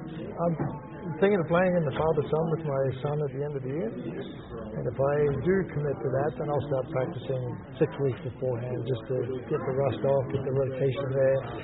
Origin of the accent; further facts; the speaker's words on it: Australia; especially in my home country, Australia.